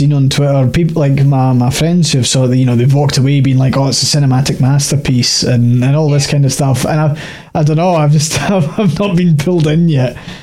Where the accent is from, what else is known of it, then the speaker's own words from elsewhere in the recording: Scotland, United Kingdom; I'm Scottish.